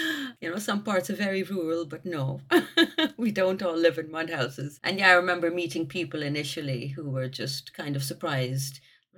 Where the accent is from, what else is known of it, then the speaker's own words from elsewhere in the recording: Pakistan; when I grew up in Pakistan, I went to a convent when I was small, so I would be bilingual from the very beginning of my life, so to speak.